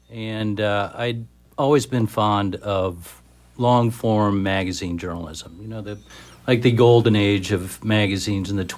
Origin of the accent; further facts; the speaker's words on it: Indianapolis, Indiana, United States; Mainly in Indiana, or all in Indiana, but mainly in Indianapolis.